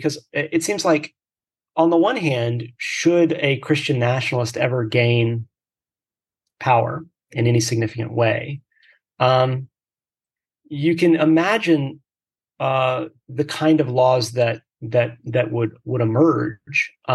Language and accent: English; Houston, Texas, United States; I grew up in Houston, Texas, which is the most diverse city in the United States.